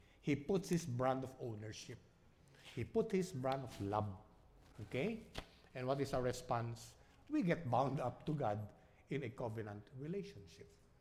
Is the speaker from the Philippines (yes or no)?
yes; Manila, Metro Manila, Philippines; also born or lived in New York; I was born in Manhattan, New York, okay? And I was born 7 months premature. And I was in the incubator for 1 month. And then when I recovered, 6 months after, my parents went back to Manila. Never went back to the United States.